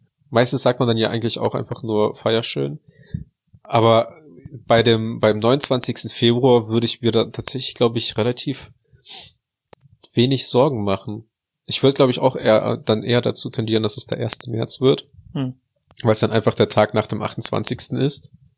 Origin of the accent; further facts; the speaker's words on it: Russia; Ja, also ich glaube, bei uns in Russland ist das auch nicht typisch.